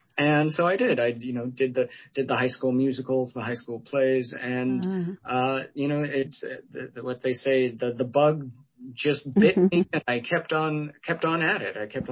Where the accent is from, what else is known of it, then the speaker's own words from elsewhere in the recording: Nebraska, United States; I grew up in small town, big town. It depends on your definition of these things. Small town, Nebraska.